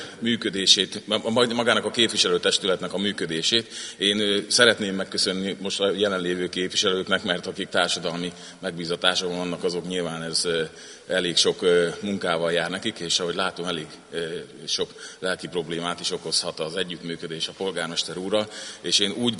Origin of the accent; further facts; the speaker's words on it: Tisza area, Hungary; Én a Tisza mellett nőttem föl, ott azért ez nagyobb problémát okozott.